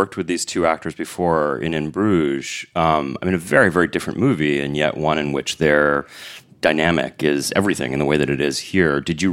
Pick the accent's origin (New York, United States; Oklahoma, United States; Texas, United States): New York, United States; I'm a New Yorker who wrote a book about Ireland myself.